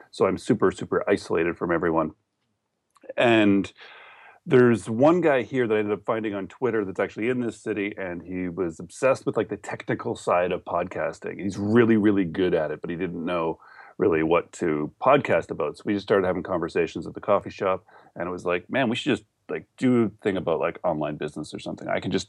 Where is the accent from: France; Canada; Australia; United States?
Canada; So I'm a Canadian.